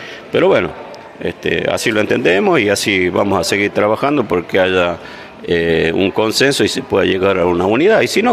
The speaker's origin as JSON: {"language": "Spanish", "country": "Argentina", "said": "lo que uno siente como argentino de este presidente."}